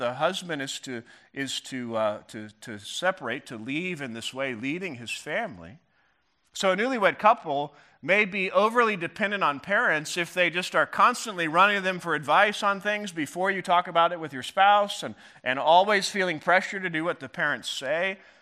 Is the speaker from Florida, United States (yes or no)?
no; Missouri, United States; You know, Christy and I were we grew up in Missouri. Both of our parents lived in Missouri. When we first got married, we stayed in Missouri